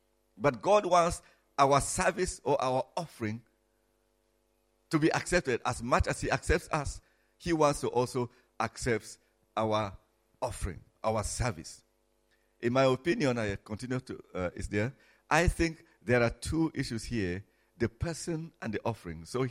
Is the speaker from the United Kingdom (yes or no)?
no; Nigeria; I come from Nigeria. My tribe is a small one. You know, very small tribe, just covering a few villages in the middle part of Nigeria.